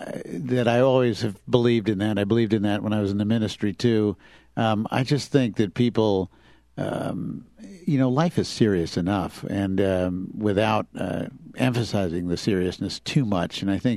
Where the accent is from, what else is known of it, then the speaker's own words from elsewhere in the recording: Armonk, New York, United States; but in fact, we grew up in Armonk, New York.